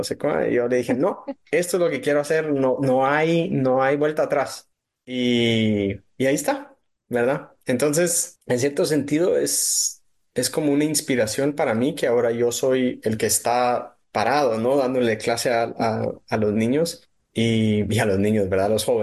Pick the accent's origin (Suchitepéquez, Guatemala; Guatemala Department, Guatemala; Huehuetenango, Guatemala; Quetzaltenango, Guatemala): Guatemala Department, Guatemala; Guatemala City; Como guatemalteco que creció en la capital.